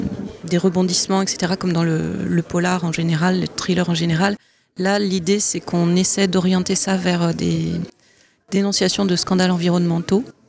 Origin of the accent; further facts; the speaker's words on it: Toulouse, Occitanie, France; Je suis toulousaine, oui.